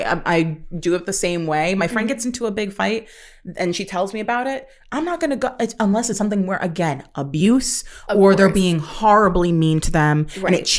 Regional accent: New York City, New York, United States; No, I spent my childhood in a major city. I grew up in New York.

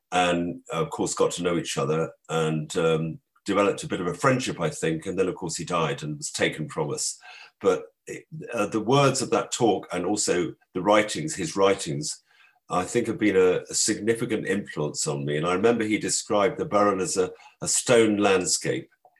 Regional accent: London, United Kingdom; I grew up in London.

